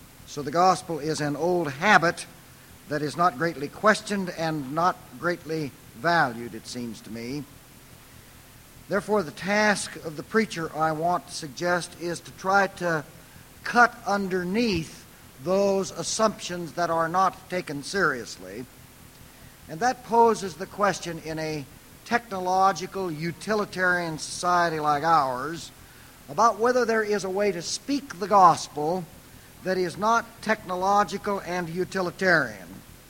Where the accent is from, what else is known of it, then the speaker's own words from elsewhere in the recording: Marshall, Missouri, United States; I grew up near Marshall, Missouri, and in growing up, we always thought that when we came to Kansas City, it was something of a religious pilgrimage